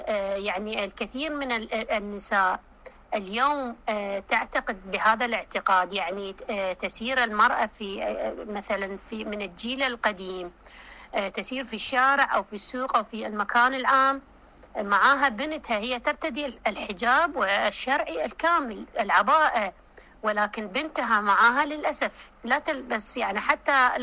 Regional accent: Iraq; accent: Iraqi; مثل ما نقول في لهجتنا العراقية أنها كشخة

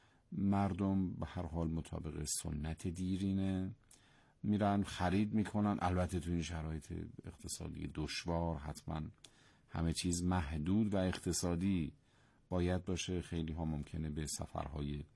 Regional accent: Iran; ما هم ایرانی هستیم هم مسلمان،

